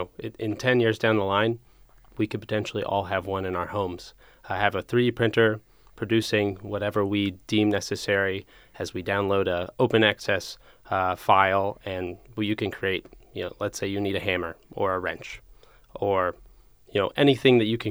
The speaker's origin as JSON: {"language": "English", "town": "Dayton", "region": "Ohio", "country": "United States", "said": "I'm from Dayton originally"}